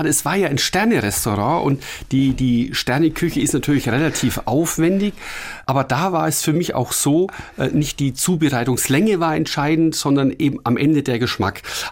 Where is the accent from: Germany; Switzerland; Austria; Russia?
Germany; Hohenschwangau, Bavaria; also born or lived in Füssen; Also ich bin in Füssen geboren und in Hohenschwangau aufgewachsen mit Blick auf das Schloss